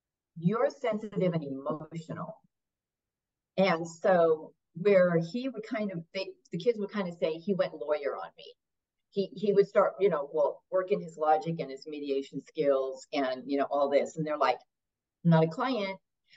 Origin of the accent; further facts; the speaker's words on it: New York, United States; I was raised in a home where we didn't talk religion at all. I was raised on the East Coast in New York.